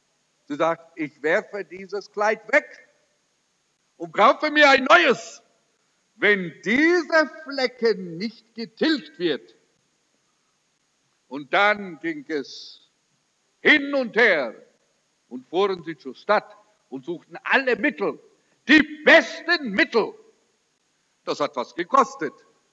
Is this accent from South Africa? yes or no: yes; Durban, KwaZulu-Natal, South Africa; Bei uns in Durban, am Indischen Ozean, haben sie jetzt herausgegeben, dass 27% der Frauen AIDS haben.